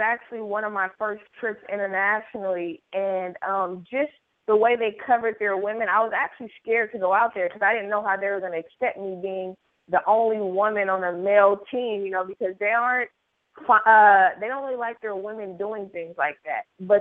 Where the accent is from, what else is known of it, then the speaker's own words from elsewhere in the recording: Oakland, California, United States; It pretty much talks about me growing up in Oakland, California